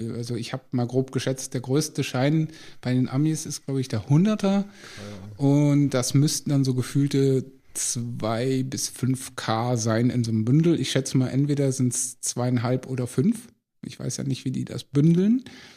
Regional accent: Lower Saxony, Germany

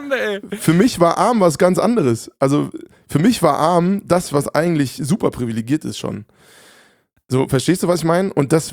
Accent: Offenbach am Main, Hesse, Germany; born there; Ich bin in Offenbach geboren, Offenbach City, Alter.

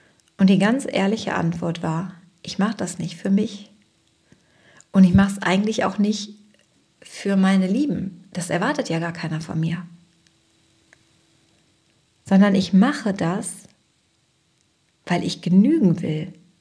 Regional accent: North Rhine-Westphalia, Germany; ich komme ja auch aus dem Ruhrpott.

